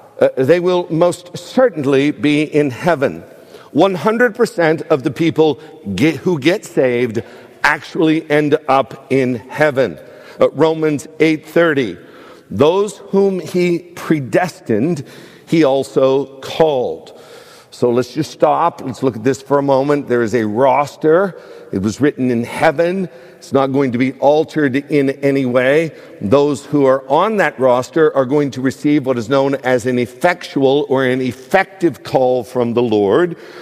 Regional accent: DuBois, Pennsylvania, United States; I was raised in a small Christian and Missionary Alliance church in my hometown of Dubois, Pennsylvania.

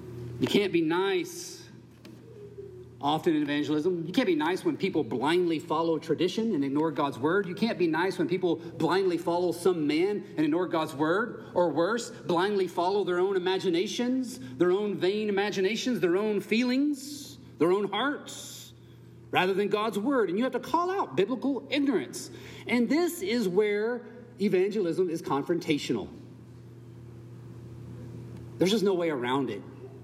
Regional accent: United States; I know. Because I'm an American. I know how Americans do Christianity.

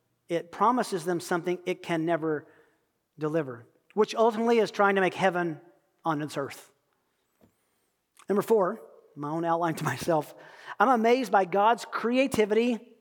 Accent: Kansas, United States; And so I said, well, I'm from Kansas. I know farming.

